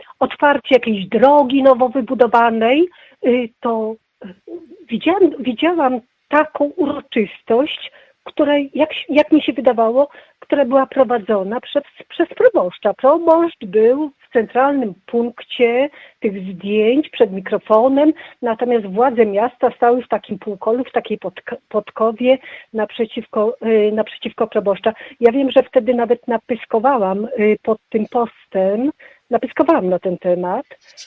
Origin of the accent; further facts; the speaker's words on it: Masovian Voivodeship, Poland; also born or lived in Warsaw; nie zawsze mieszkałam w Węgrowie, urodziłam się tutaj na wsi pod Węgrowem i na emeryturze wróciłam do swojej rodzinnej strony. Także ja mieszkałam w Warszawie i w okolicach Warszawy przez całe swoje dorosłe życie